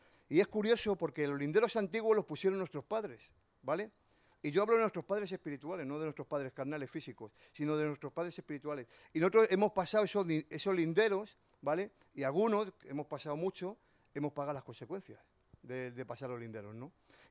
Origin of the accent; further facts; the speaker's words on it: Galicia, Spain; Y yo creo que más que madrileño, soy gallego, de verdad, ¿eh? En que cueste creerlo, pero es así.